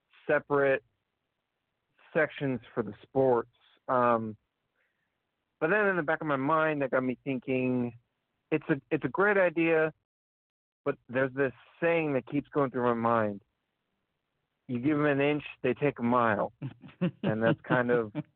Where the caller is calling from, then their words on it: Florida, United States; from Florida.